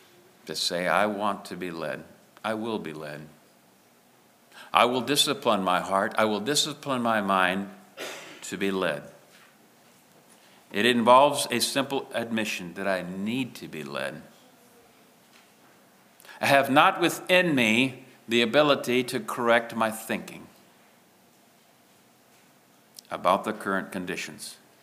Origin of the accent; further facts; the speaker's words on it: Minnesota, United States; And I'm from Minnesota, and there is a sense in me that still gets goosebumps when there is a powerful blizzard, as long as I don't have to travel in it.